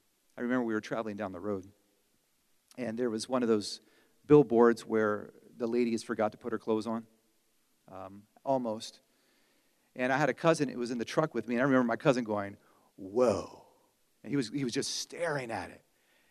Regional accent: Pennsylvania, United States; I'd probably see some logs here, but we're from Pennsylvania, so it's a different kind of log.

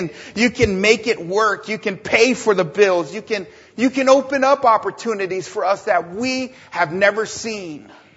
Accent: California, United States; Growing up in Southern California, we always heard it, only you can start forest fires, right?

